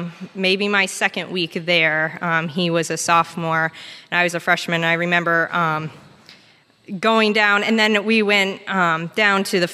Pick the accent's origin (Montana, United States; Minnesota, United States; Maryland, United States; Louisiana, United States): Maryland, United States; I'm from Maryland, and never been up north and wanted to really come to see this part of the country.